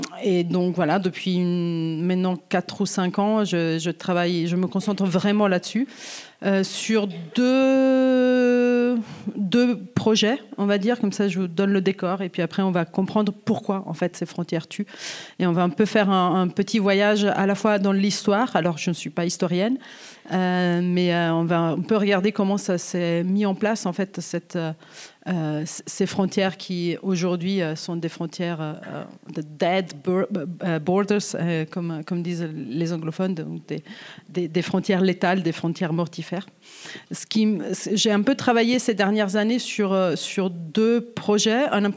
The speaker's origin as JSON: {"language": "French", "region": "Ticino", "country": "Switzerland", "moved": "yes", "said": "En fait, je suis suisse et je viens de la Suisse italophone."}